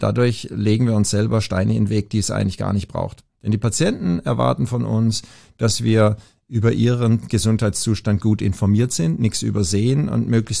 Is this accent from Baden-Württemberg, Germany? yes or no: yes; Pforzheim, Baden-Württemberg, Germany; Nein, ich bin in Pforzheim aufgewachsen.